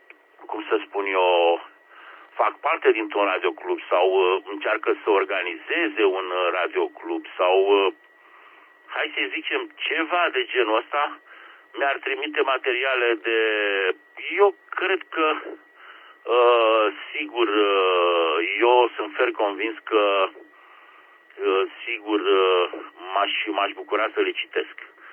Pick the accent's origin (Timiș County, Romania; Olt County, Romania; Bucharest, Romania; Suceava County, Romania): Bucharest, Romania; că sunt bucureșteni de-ai mei, nu?